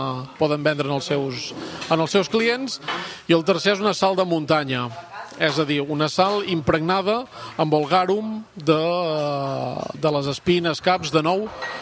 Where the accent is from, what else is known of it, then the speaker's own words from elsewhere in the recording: Catalonia, Spain; la meva vida, la meva infància aquí a la Garrotxa